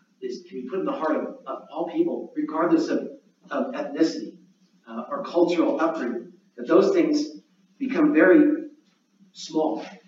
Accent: Lawndale, California, United States; also born or lived in Inglewood / Hawthorne; Now, I grew up in the suburbs of Los Angeles, Lawndale and Hawthorne. From birth to 11. So I was born in Inglewood, and we moved a few miles away.

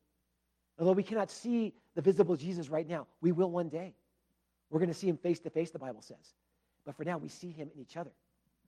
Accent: Huntington Beach, California, United States; When I was growing up in Huntington Beach, and we would go very early in the morning to go out surfing

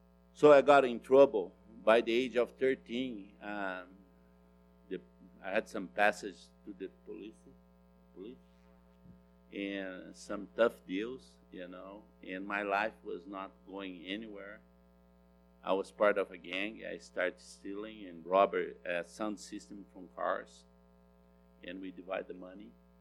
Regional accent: Brazil; So I was born in Brazil, into the slums in Brazil. Life was very hard.

